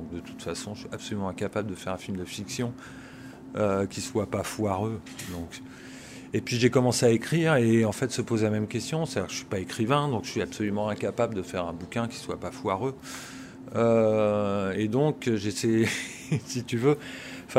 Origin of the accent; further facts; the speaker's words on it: Berlin, Germany; En l'occurrence, moi je venais de Berlin.